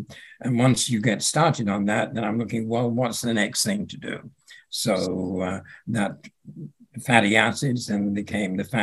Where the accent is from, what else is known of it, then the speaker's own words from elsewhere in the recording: Birmingham, West Midlands, United Kingdom; Interesting you should say that, because in my hometown in Birmingham, there was a famous biochemist